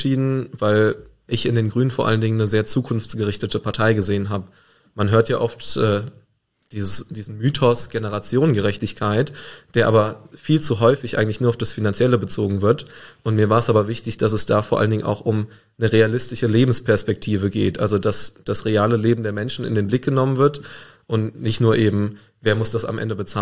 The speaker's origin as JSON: {"language": "German", "town": "Koblenz", "region": "Rhineland-Palatinate", "country": "Germany", "tie": "born or raised there", "said": "meine Stadt, meine Heimat Koblenz, ein besserer Ort wird"}